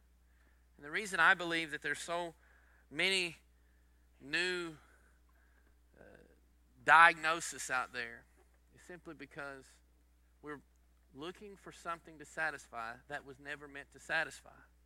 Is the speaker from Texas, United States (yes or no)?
yes; Texas, United States; Let me say this, growing up in East Texas culture, we're a happy, clappy, joking kind of a culture.